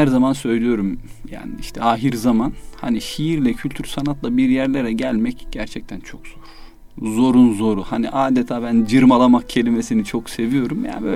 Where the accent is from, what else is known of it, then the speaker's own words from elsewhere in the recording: Afyonkarahisar, Turkey; also born or lived in Konya; now in Istanbul, Turkey; Ben Afyonkarahisarlıyım. Konya'ya bakan tarafından, aslında Konya doğumluyum ama memleketim Afyonkarahisar. 10 yıldır da İstanbul'da ikamet ediyorum.